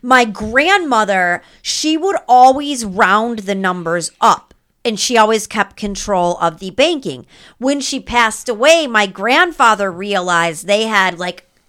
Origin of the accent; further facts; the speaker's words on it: Michigan, United States; We're from Michigan.